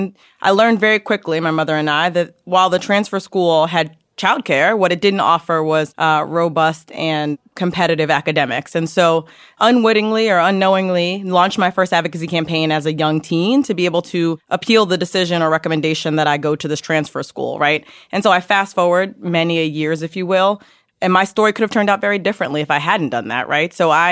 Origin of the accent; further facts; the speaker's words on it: Yonkers, New York, United States; I grew up in Yonkers in the Bronx, so I'm a native New Yorker, a unicorn of such, if you will, because I've been here my whole life.